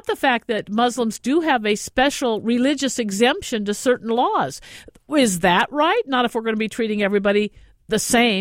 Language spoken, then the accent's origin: English; California, United States; I grew up in Southern California.